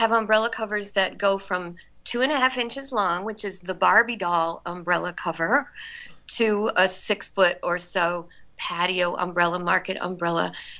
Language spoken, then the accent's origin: English; Cleveland, Ohio, United States; now in Peaks Island, United States; I grew up in Cleveland, Ohio, or outside of Cleveland, and then traveled around, mostly the United States